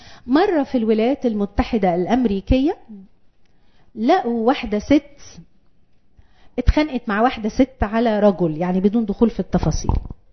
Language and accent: Arabic; Egypt; إحنا كمصريين عندنا حيلة نفسية لذيذة قوي اسمها نتريق.